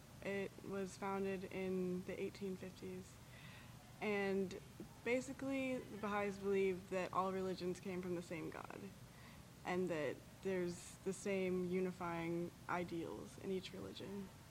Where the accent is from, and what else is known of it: Roswell, Georgia, United States; born or raised there; also born or lived in Doraville